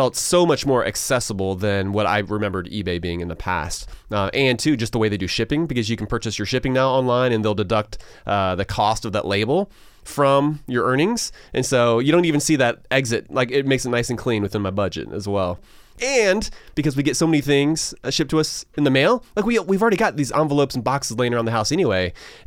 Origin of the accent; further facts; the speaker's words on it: Augusta, Georgia, United States; I mean, I grew up in Augusta, which is very much still Coca-Cola territory.